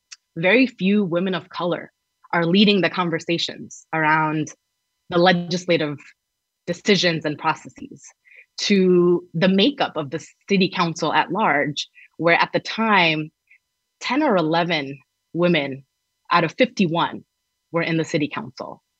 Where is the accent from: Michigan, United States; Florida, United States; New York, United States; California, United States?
New York, United States; Kensington; I am a lifelong first-generation Bangladeshi Brooklynite. born in Kensington, which I now proudly represent.